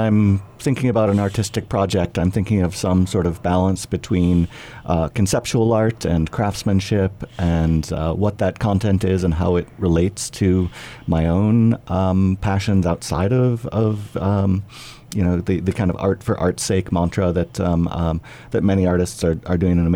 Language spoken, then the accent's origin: English; Cleveland, Ohio, United States; from growing up outside of Cleveland, Ohio